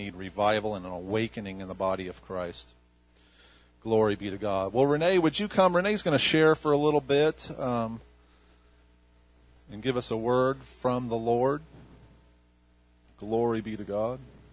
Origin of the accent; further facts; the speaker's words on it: New York, United States; And I'm from New York, and I learned this word, and I've said it ever since I was a kid